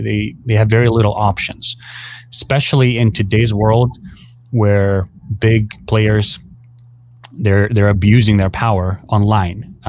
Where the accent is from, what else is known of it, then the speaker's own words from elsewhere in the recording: Ukraine; now in United States; I'm originally from Ukraine.